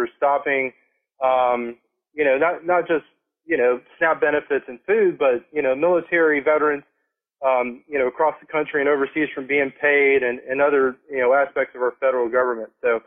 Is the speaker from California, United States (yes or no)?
no; Georgia, United States; I live in Dallas, Georgia, married, have three daughters, born and raised in Georgia.